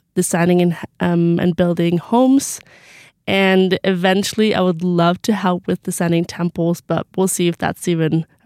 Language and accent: English; Iceland; now in Rexburg, United States; growing up in Iceland where there's no church at all, basically.